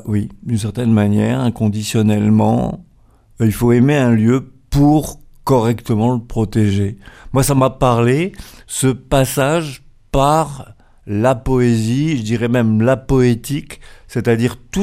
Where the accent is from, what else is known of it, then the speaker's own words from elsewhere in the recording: Metz, Grand Est, France; Je viens de Metz, mes parents étaient de Metz, mes grands-parents de Metz, mes arrière-grands-parents de Metz, mes arrière-arrière-grands-parents de Metz, Aimé, Hippolyte, Lucien, Roger, …, on est tous de Metz.